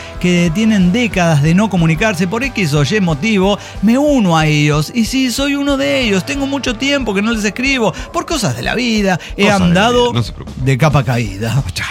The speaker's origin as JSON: {"language": "Spanish", "country": "Canada", "said": "inclusive canadiense, siendo canadiense, a menos de la mitad de los candidatos"}